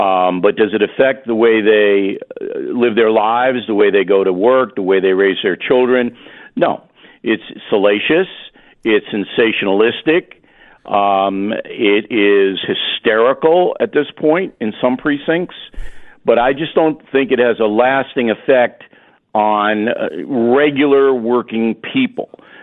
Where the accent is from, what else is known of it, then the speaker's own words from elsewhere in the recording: United States; But as an American, we're looking at this on the outside.